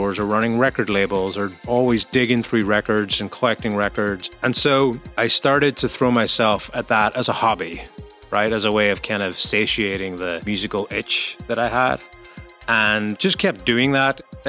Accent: Ireland; as an Irish person in London

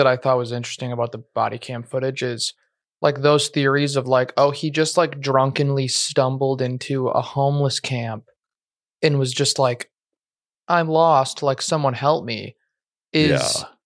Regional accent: Michigan, United States; I grew up in Michigan, so it's like I related it to Michigan State.

